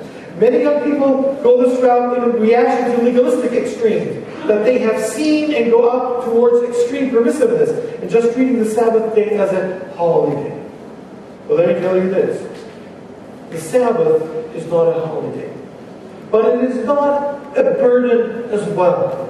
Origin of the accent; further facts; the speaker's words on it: United States; Look, we are Americans at the end of the day, and I am an American too, believe it or not, whether you like it or not, as well.